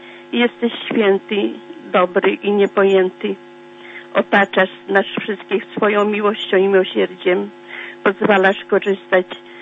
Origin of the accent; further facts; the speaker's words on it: Podlaskie Voivodeship, Poland; pochodzę z Białostoczyzny i w Białymstoku zdawałam egzamin do szkoły plastycznej